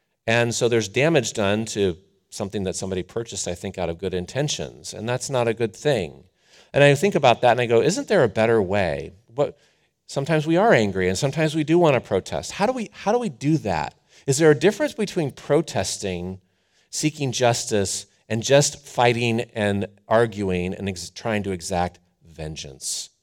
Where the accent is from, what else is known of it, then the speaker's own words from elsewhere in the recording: Ohio, United States; And I grew up in Ohio, so I love charging in my garage in winter.